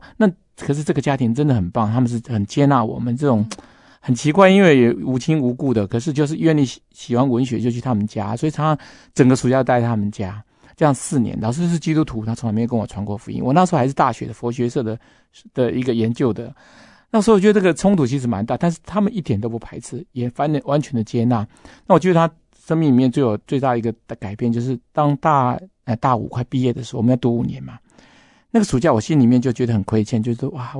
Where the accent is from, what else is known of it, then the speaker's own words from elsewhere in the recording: China; 因为其实我们中国人一直困在人情债里面